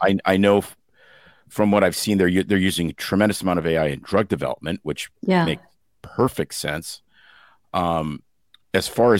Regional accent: Saskatoon, Saskatchewan, Canada; moved away as an adult; now in United States; Okay, so I was born actually in Canada, educated at the University of Saskatchewan, grew up in the small city of Saskatoon. Practiced there very, very briefly. And then we were recruited into the Pacific Northwest of the United States.

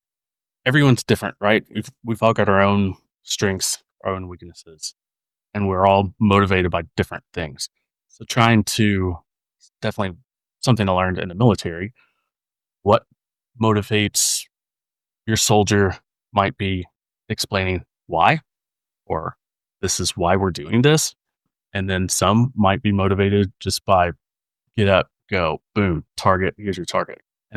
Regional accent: Kentucky, United States; They probably think I'm very simple, I am from Kentucky

